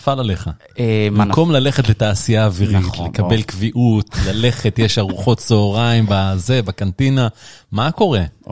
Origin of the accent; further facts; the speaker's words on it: Haifa, Haifa District, Israel; צר לי, אני חיפאי במקור